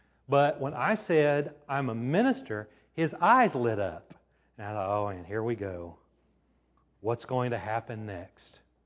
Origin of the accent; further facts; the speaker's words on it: Houston, Texas, United States; Where are you from? Houston, Texas.